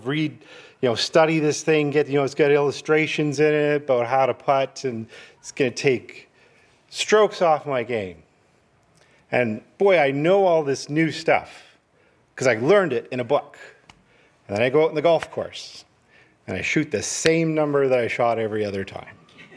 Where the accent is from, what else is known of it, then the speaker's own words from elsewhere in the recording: Ancaster, Ontario, Canada; I grew up in Hamilton, Ancaster, just outside of Hamilton.